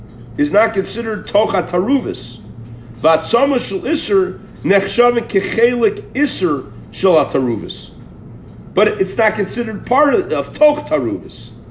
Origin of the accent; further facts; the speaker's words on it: Peoria, Illinois, United States; we were growing up in Peoria, Illinois